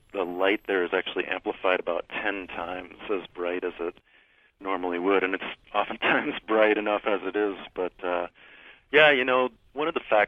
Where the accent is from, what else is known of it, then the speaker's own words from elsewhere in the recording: Minnesota, United States; I grew up in Minnesota, and we have a cabin up in the northern part of the state.